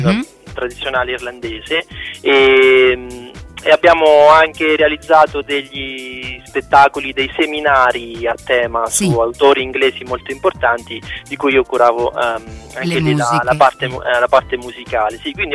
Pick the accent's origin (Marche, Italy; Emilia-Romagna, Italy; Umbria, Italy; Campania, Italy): Marche, Italy; E io invece sono un marchigiano doc, nel senso che mi piace stare a casa